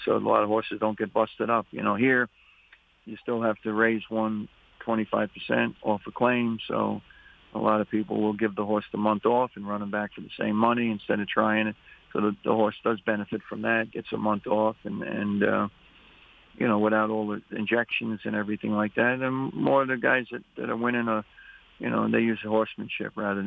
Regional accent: Flushing, New York, United States; You know, I'm a city boy. I'm from Flushing, but I always like to fish.

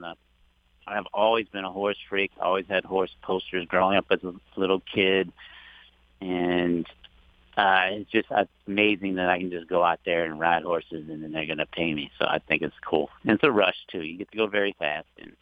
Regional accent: Louisiana, United States; also born or lived in Virginia; And so I grew up in Louisiana. A lot of people think I'm Cajun just because I've been here so long, you know, grew up there. But actually, I was born in Virginia.

